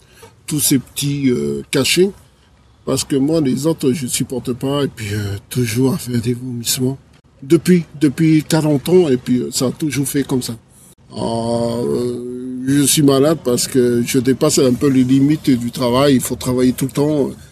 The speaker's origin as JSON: {"language": "French", "town": "Raivavae", "region": "Austral Islands", "country": "French Polynesia", "tie": "born there", "said": "Je suis né en Polynésie, surtout au sud de Tahiti, hein, dans les îles australes, à Raivavae. Je suis né là-bas, je suis né à la maison, je ne suis pas né à la clinique."}